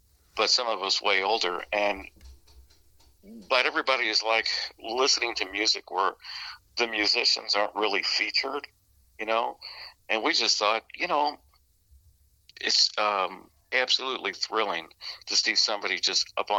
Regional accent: St. James, Missouri, United States; We are from St. James, Missouri, a little bit south of you. And we got started at our high school.

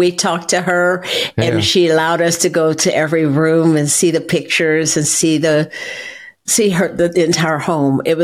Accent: Kansas, United States; I'm from Central Kansas. My family's from Central Kansas, six generations.

